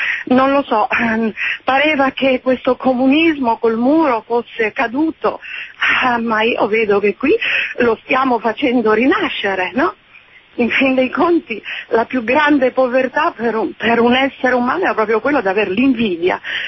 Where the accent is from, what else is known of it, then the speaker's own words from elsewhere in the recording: Liguria, Italy; now in Parma, Italy; Io sono ligure. Però telefono da Parma, ecco.